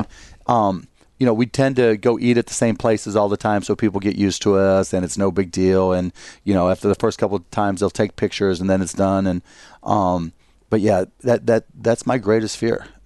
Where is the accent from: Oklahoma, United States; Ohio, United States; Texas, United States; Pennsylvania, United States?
Pennsylvania, United States; Pittsburgh; Pittsburgh, Pennsylvania.